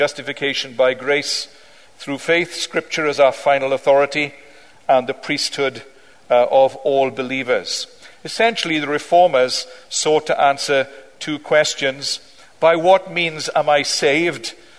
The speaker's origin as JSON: {"language": "English", "region": "Wales", "country": "United Kingdom", "said": "as a Welshman can"}